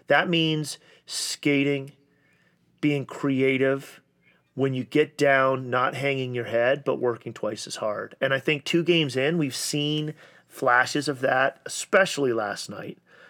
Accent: Canada; I'm from Canada.

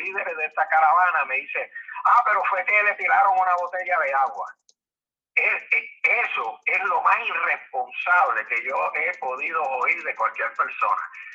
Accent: Puerto Rico; soy puertorriqueño, nacido, criado, escuela pública de la Universidad de Puerto Rico, tengo mi familia en Puerto Rico

